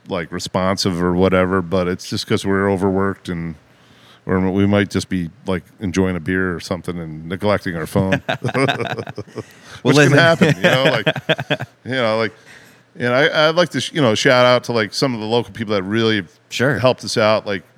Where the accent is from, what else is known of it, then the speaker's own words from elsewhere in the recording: Ridgefield, Connecticut, United States; since I grew up in Ridgefield